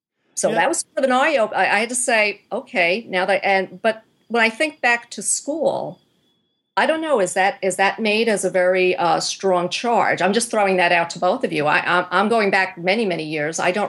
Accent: New York, United States; I'm from New York

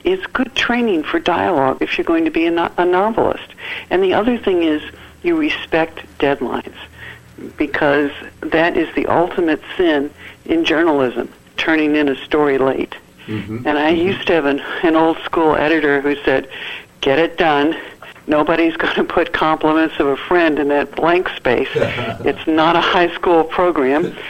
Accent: Florissant, Missouri, United States; when I was growing up in Florissant, Missouri, this was a big deal.

